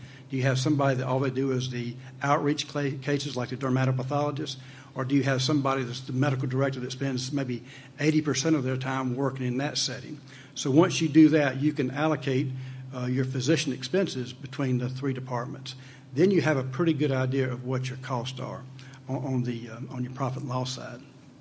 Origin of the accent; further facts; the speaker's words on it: South Carolina, United States; I'm from South Carolina.